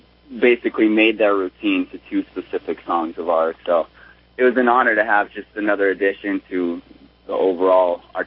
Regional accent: Colorado, United States; I'm from Colorado. I'm European American.

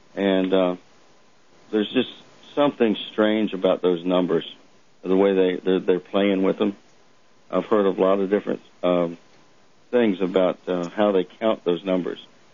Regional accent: Cocoa Beach, Florida, United States; That I come from Cocoa Beach in the Orlando area.

